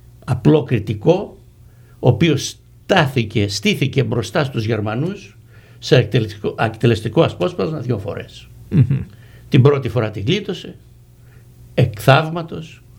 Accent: Crete, Greece; Ακόμα στο χωριό μου. Στο χωριό μου που είναι απάνω στον Ψιλορίτη, εξετέλεσαν 28 άντρες.

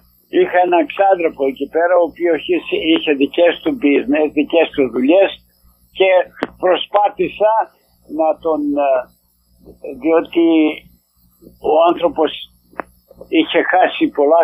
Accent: Avgerinos, Western Macedonia, Greece; born there; Γεννήθηκα στον Αυγερινό Κοζάνης.

